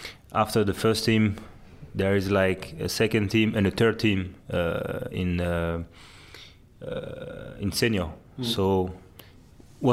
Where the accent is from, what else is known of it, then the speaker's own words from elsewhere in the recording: France; it's the every 6 weeks you have like holidays in France. So, but anyway, it was not that far from my hometown, because it was only 1.5 hours driving.